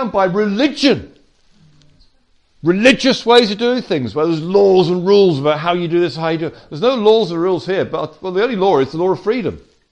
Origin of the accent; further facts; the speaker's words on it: England, United Kingdom; So we're rather bound up sometimes, aren't we, as English people?